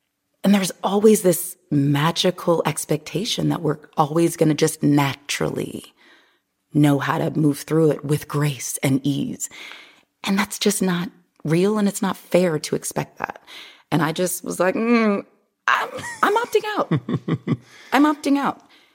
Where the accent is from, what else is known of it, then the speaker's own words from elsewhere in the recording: Omaha, Nebraska, United States; So I grew up, I'm originally from Omaha, Nebraska. The north side of Omaha is all Black.